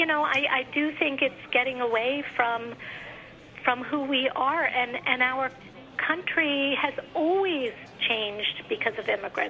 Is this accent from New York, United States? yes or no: yes; Brooklyn, New York, United States; I'm not white, I'm Jewish, because where I grew up in Park Slope at the time, Jews were a real minority